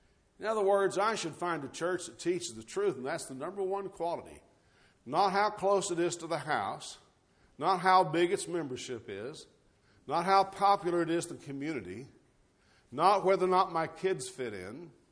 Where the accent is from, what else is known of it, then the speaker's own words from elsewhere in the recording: United States; I'm a human. I'm an American.